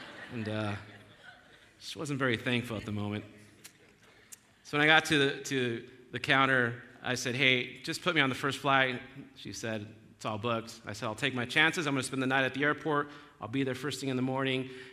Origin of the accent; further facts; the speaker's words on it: Denver, Colorado, United States; The area where I grew up in Denver, the neighborhood there, the kids my age, my peers were not very likely to go to college and get a college degree.